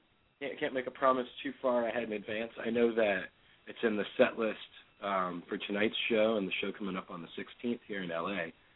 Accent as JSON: {"language": "English", "town": "Madison", "region": "Wisconsin", "country": "United States", "tie": "born or raised there", "said": "we're really looking forward to going into Madison, which is my hometown, so got a little home field advantage there."}